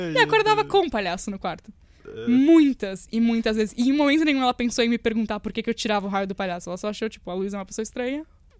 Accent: Florianópolis, Santa Catarina, Brazil; born there; Eu nasci em Floripa, por isso que... Em Floripa.

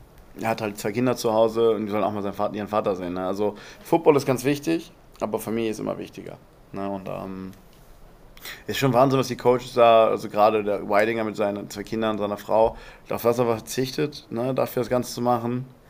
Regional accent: Remscheid, North Rhine-Westphalia, Germany; Ich komme aus dem Dorfverein, ich komme aus Remscheid, ich habe in Remscheid Amboss angefangen.

